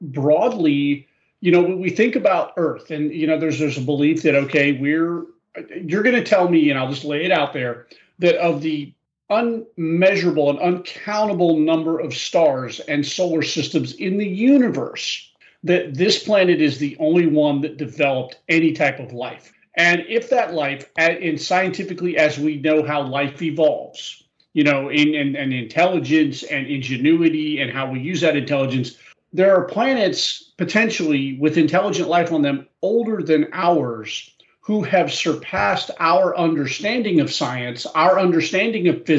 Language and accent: English; Florida, United States; Yeah, I grew up in Florida, and that fed my family.